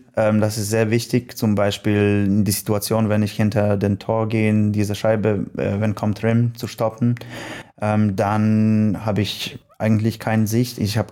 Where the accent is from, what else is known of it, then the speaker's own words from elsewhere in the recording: Poland; German is a second language; also born or lived in Germany; ich bin in Deutschland geboren, aber wenn ich 5 Jahre alt hätte, dann meine Eltern haben nach Polen gefahren, da eine Firma geöffnet und ja, aber ich spreche nicht nur Deutsch, ich kann Tschechisch, Russisch